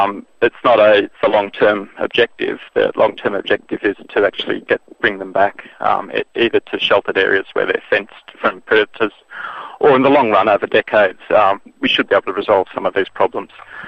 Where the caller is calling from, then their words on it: Alice Springs, Northern Territory, Australia; I'm actually speaking from Ellis at the moment, so it's far away from islands as you can be in Australia.